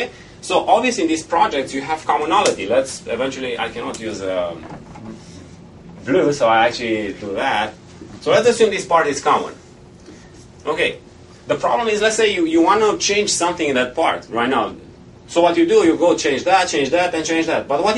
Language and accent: English; Romania; English is a second language; I'm from Romania